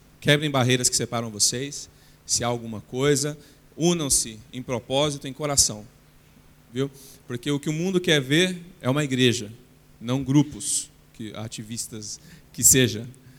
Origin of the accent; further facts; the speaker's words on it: Brazil; sou lá do Brasil